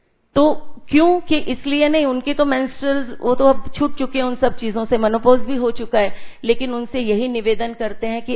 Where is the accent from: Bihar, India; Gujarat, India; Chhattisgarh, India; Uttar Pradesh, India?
Gujarat, India; Vadodara; मैं वडोदरा से आई हूँ और बिहेवियरल काउंसलिंग में डील करती हूँ, बच्चों के साथ काम करती हूँ।